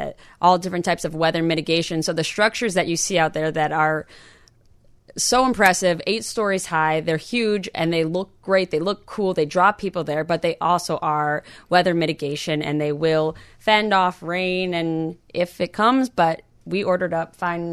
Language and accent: English; Chicago, Illinois, United States; Yes, I grew up playing hockey in Chicago, so love football, but love hockey.